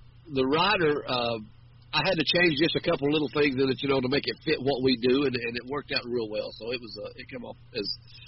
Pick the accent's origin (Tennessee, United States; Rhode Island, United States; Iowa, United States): Tennessee, United States; Tellico Plains; when I grew up in Teleco Plains, we knew when the train was coming in to pick up the wood